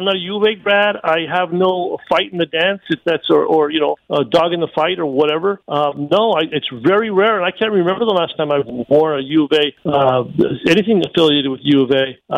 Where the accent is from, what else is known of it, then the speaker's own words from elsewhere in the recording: Santa Fe, New Mexico, United States; now in Tucson, United States; I grew up in Santa Fe.